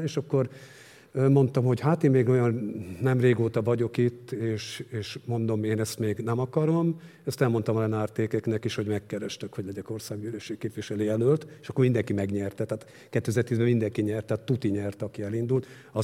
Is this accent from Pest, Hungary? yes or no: no; Székesfehérvár, Fejér, Hungary; Tehát az egy Orbán Viktor, ugyanabból a városból származunk, Székesfehérváron voltunk diákok